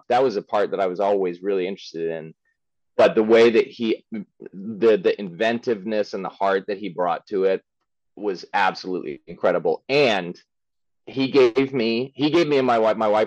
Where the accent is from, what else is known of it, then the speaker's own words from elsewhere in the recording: Kansas City, Missouri, United States; also born or lived in Michigan / New Jersey / New York; I was born in Kansas City. That's definitely my hometown, but I was born there and I went to high school there, but in between we lived all over. We were in Michigan, we were in New Jersey, we lived in New York for about 3 years.